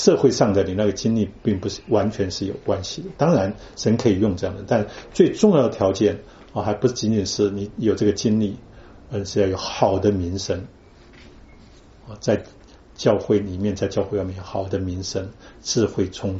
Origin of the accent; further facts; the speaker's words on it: Taiwan; 我从台湾来的，我比较相信台湾的人，